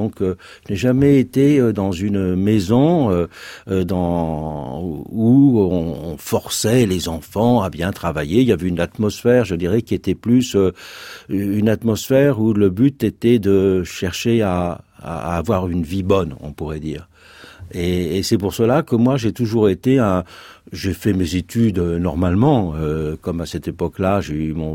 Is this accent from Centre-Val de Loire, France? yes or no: yes; Blois, Centre-Val de Loire, France; born there; mon enfance, je suis né à Blois, c'est une ville du centre de la France. Une ville moyenne.